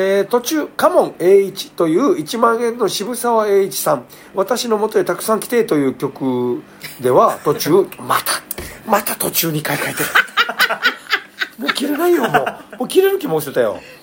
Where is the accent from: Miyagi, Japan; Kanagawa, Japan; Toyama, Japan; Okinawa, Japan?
Okinawa, Japan; moved away as an adult; now in Chiba, Japan; 沖縄から出て一番初めに驚いたことが日本そば屋さんの多さでした。18年沖縄に住んでそばといえば沖縄そばだったので